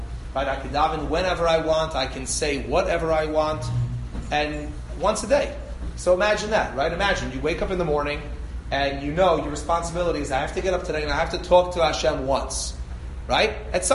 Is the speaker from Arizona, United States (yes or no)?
no; Great Neck, New York, United States; I always give the mashal when I teach this in class, that I grew up in Great Neck. So I had many Persian friends in Great Neck, right?